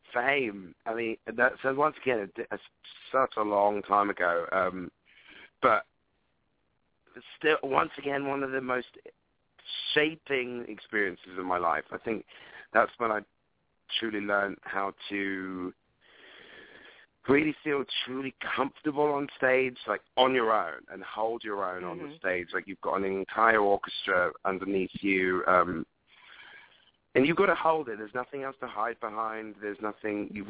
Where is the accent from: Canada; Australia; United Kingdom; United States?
United Kingdom; obviously I'm a British boy and I'm pretty well spoken for the most part